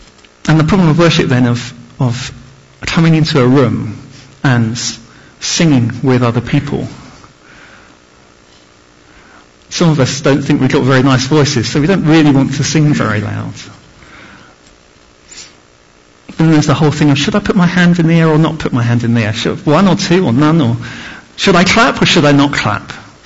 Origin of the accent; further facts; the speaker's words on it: United Kingdom; we as a nation, as British people anyway, I can't speak for the Bulgarians, but so as British people, we're very reserved on the whole.